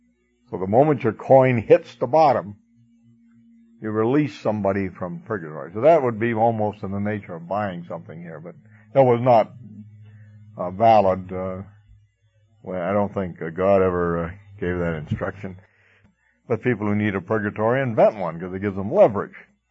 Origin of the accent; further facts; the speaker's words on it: United States; Now, I am an American.